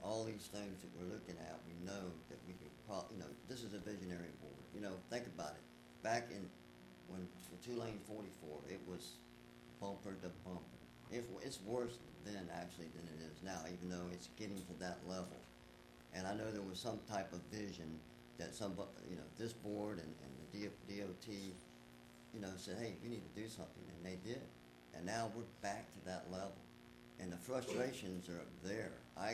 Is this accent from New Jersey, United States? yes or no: no; New Smyrna Beach, Florida, United States; I'm a native of New Smyrna. I grew up in Corbin Park.